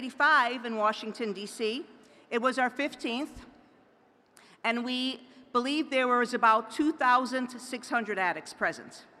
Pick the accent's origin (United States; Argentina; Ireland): Ireland; I'm an addict from Ireland